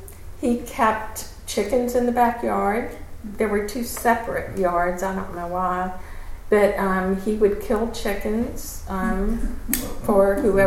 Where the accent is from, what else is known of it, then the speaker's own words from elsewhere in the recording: St. Matthews, South Carolina, United States; I grew up in St. Matthews.